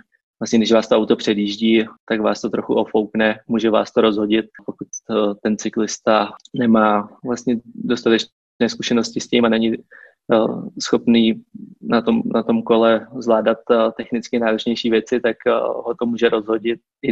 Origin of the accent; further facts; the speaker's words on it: Prague, Czechia; Já tím, že jsem vyrůstal v Praze a pokud teď čas v Čechách trávím, tak je to většinou v Praze